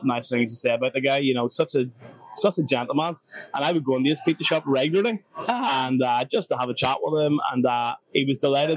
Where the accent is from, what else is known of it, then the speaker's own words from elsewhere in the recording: Belfast, Northern Ireland, United Kingdom; I'm from Belfast